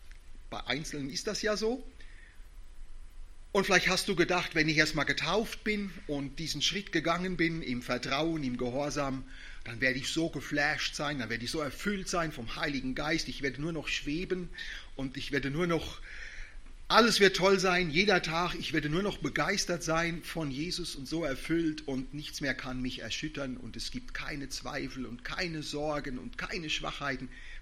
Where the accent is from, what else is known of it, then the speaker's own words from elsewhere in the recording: Rhineland-Palatinate, Germany; durch Landau in der Südpfalz, durch eine Stadt da in der Nähe meiner Heimat.